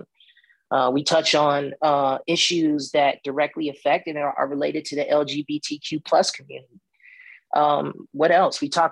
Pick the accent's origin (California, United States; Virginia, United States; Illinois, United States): Illinois, United States; Chicago; You know, that was my upbringing. That was my reality of growing up in Chicago.